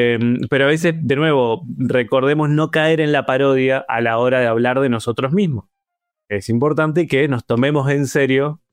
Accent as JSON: {"language": "Spanish", "country": "Uruguay", "moved": "yes", "said": "Como criollista uruguayo migrado del Río de la Plata."}